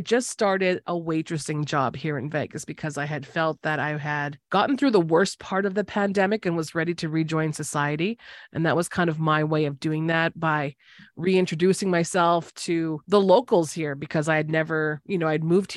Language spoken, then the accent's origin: English; Canada; people ask me that all the time when they find out I'm from Canada